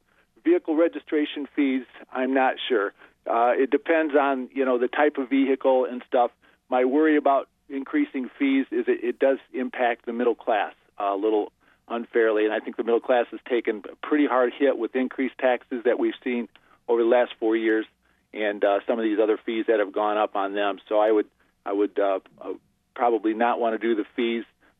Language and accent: English; Dowagiac, Michigan, United States; I was born and raised here in Dowagiac, and like I say, I own a business here.